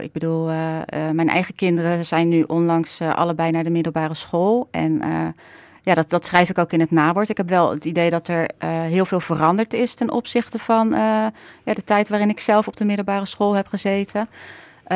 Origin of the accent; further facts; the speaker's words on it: Rotterdam, South Holland, Netherlands; Ja, dat is voornamelijk in de omgeving waar ik zelf ben opgegroeid. Ik kom uit Rotterdam-Kralingen.